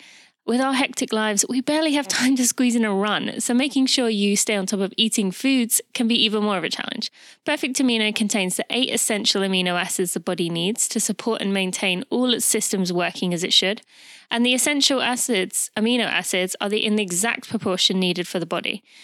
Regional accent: United Kingdom; being British, that's a little bit offensive to me.

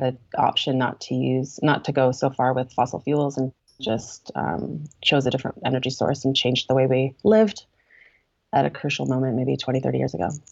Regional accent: Hamilton, Ontario, Canada; I feel like I need to say that my favorite place is my hometown of Hamilton, Ontario, which is probably not many people's favorite place because it's not glamorous, but I love it there.

